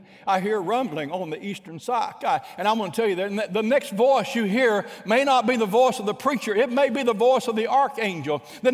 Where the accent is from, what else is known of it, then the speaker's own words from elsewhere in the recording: Oklahoma, United States; All of us kids growing up in Oklahoma going to summer camp, we all called him Uncle Gene.